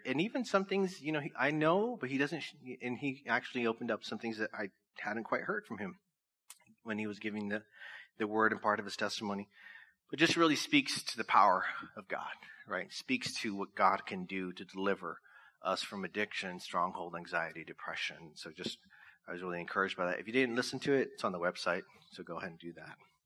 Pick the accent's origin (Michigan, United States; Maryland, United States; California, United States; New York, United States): California, United States; Orange Cove; Two kids growing up in Orange Cove.